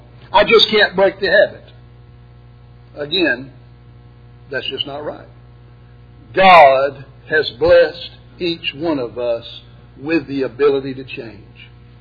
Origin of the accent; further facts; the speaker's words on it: Florida, United States; my dad was a Florida Gators fan, and of course, growing up in Florida, I sort of took after